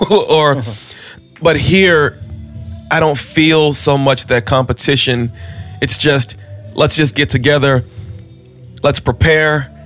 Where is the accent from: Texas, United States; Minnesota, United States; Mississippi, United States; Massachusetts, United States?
Mississippi, United States; Jackson; now in Webb City, United States; I'm from Jackson, Mississippi, grew up in a traditional Baptist church, sang in the choir